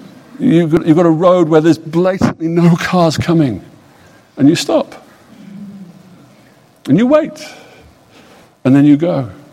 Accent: England, United Kingdom; as you all know from my accent, I don't come from these parts. I come from the United States of Kingdom of England, or whatever we call ourselves these days, Great Britain.

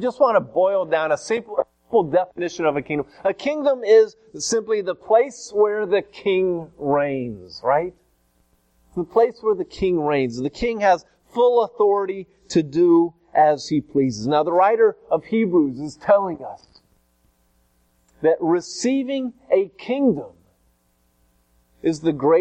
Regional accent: Tulsa, Oklahoma, United States; I've told you about the peach trees we had growing up in Tulsa.

